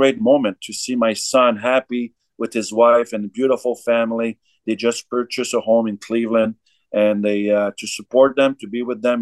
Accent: Noranda, Quebec, Canada; We've been friends since the age of 4 or 5 years old, growing up in Noranda, Quebec.

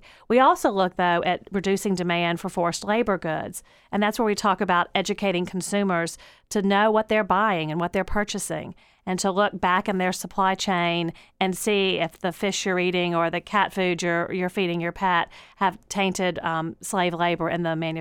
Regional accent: the South, United States; accent: Southern; It also made it pretty easy to handle Senator Menendez from New Jersey, who was bowled over by my Southern accent

